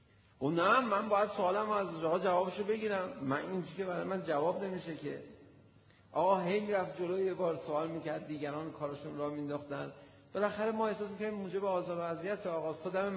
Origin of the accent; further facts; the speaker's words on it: Tehran, Tehran Province, Iran; میدونست ما تهرانیم